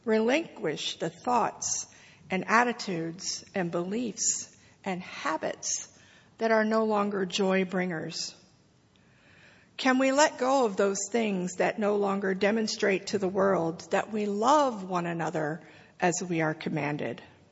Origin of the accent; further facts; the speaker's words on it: United States; I'm an American, so I found myself with more stuff.